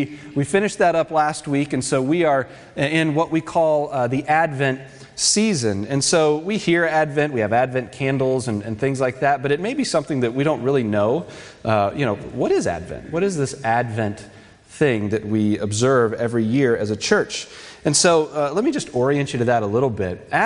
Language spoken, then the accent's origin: English; Smithfield, Virginia, United States; So I grew up outside of Smithfield, Virginia.